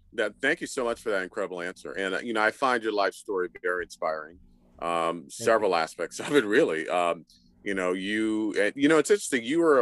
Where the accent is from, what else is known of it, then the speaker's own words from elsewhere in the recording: New York City, New York, United States; my parents actually came to this country from Haiti. And yeah, I was born and raised in New York City. I still live in New York City.